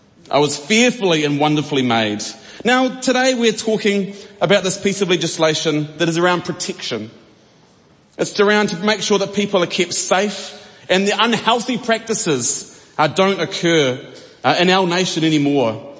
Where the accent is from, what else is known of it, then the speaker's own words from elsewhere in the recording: Taranaki, New Zealand; I come from Taranaki, and Pariaka is a place that's special to me.